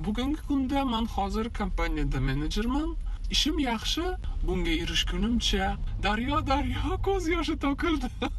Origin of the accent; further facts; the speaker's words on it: Bukhara, Bukhara Region, Uzbekistan; moved away as an adult; now in United States; O'zbekistonlikman, Buxoro shahridan. Amerika kelib qolganimga 8 yil bo'lib qoldi. Green card yutib olganman.